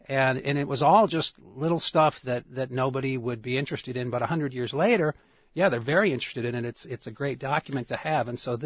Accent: Chicago, Illinois, United States; now in Tucson, United States; I'm from Chicago originally.

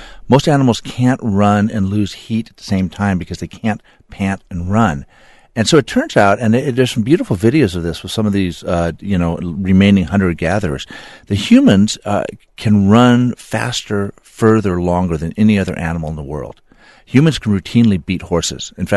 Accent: California, United States; Well, originally I'm from Central California near Fresno. Grew up in a little bitty farming town, you know, no movie theater, no restaurants.

